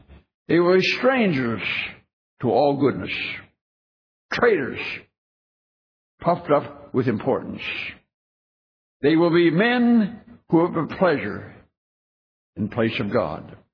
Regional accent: United States; I'm proud to say, I am an American. And I love my country.

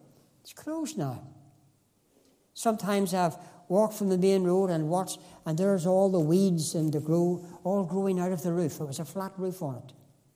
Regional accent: Northern Ireland, United Kingdom; One of the choruses that we sang often when I was only a small boy growing up in the Shankill Church was this

